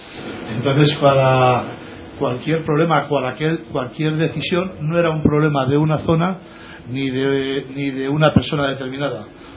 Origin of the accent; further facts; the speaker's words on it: Galicia, Spain; vengo de Galicia